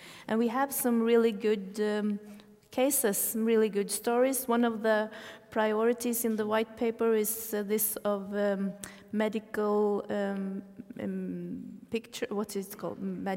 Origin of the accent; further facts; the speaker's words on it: Trøndelag, Norway; English is a second language; I come from Trøndelag